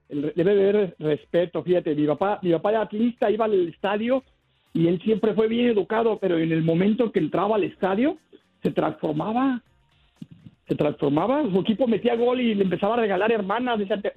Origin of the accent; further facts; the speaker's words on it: Guadalajara, Jalisco, Mexico; yo crecí en Guadalajara